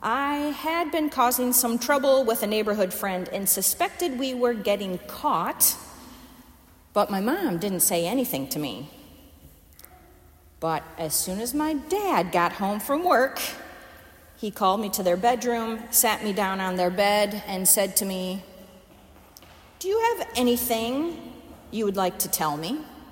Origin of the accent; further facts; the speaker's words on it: Midwest, United States; accent: Midwest American; Thank you for listening to my Midwest American accent today.